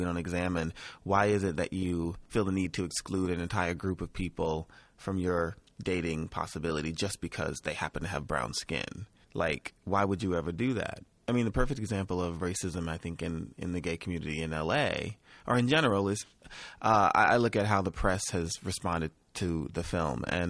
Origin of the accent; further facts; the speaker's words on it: Mississippi, United States; I remember being a teenager and me and my friends, you know, driving to Jackson. I grew up in Mississippi.